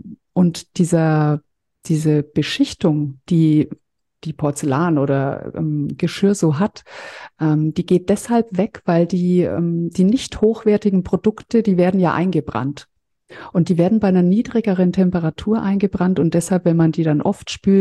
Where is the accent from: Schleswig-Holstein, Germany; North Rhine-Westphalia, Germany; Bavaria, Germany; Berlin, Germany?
Bavaria, Germany; Also ich bin aus Franken, aus Mittelfranken, aber es ist so circa eine Stunde von hier weg, Weiden.